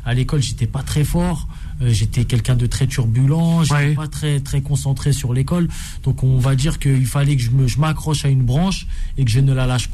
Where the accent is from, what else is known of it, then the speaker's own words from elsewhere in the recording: Paris, Île-de-France, France; Je suis natif de Paris de base.